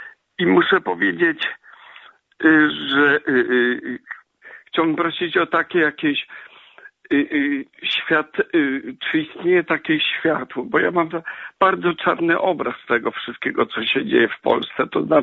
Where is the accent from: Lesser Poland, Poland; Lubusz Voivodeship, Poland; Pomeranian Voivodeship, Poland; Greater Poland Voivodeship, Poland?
Lubusz Voivodeship, Poland; Gorzów Wielkopolski; bo pochodzę z Gorzowa i mniej więcej ten sam rocznik.